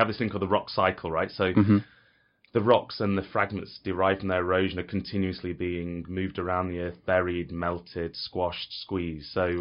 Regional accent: East Midlands, United Kingdom; I grew up in Derbyshire, so I spent quite a lot of time in the hills around there

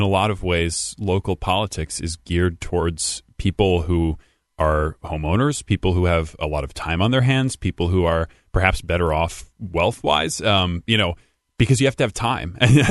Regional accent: Norwalk, United States; So I grew up in Norwalk. I've been there as long as I can remember.

